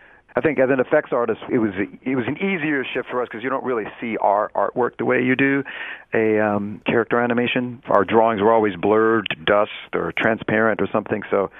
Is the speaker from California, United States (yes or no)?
no; University City, Missouri, United States; I grew up in the University City. I went to all of the U City schools, kindergarten through high school.